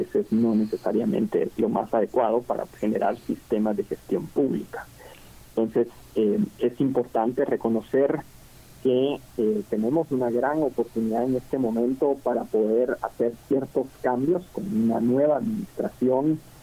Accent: Guatemala; como guatemaltecos tenemos que ser realistas

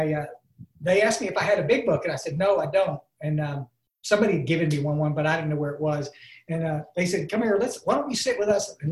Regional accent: Ingram, Texas, United States; I'm actually from Ingram, Texas. Not England, Texas, Ingram, Texas.

